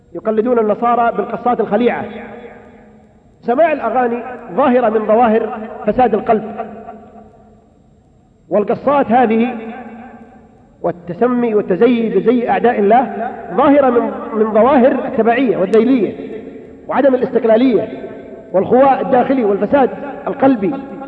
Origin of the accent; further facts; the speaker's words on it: Abha, Asir, Saudi Arabia; هيا في ندوة عندنا في أبها